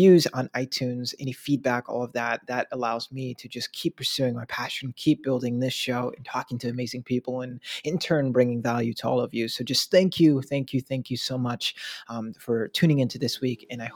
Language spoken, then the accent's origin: English; Twin Cities, Minnesota, United States; I'll actually be heading back to my hometown, Twin Cities